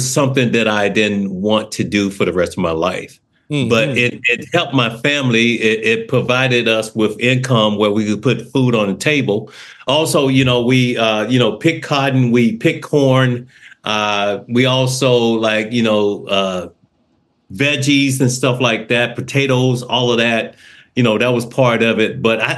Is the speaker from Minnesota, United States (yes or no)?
no; Crawford, Mississippi, United States; Well, the Deep South for me, we didn't have much. I had five brothers.